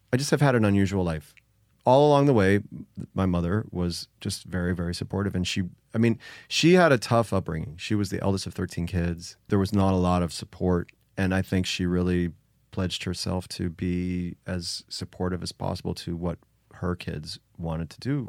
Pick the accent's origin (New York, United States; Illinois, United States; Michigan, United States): Illinois, United States; Joliet; also born or lived in Chicago; I was born in Chicago, grew up outside Chicago in Joliet. My mom was a single mother nurse.